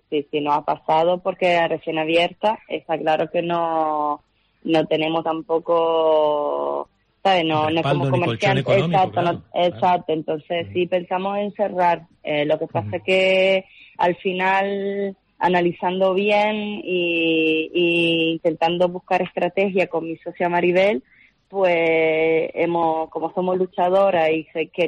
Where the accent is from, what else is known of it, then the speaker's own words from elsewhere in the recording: Italy; Spanish is a second language; Yo soy italiana, y ese dicho se dice en italiano aún mejor